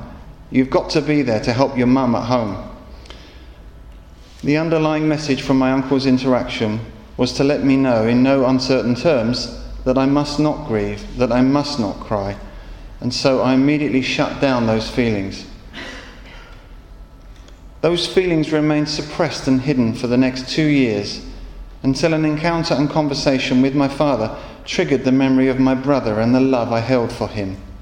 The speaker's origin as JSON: {"language": "English", "town": "Vancouver", "region": "British Columbia", "country": "Canada", "tie": "born or raised there", "said": "when the airplane had landed in my hometown of Vancouver"}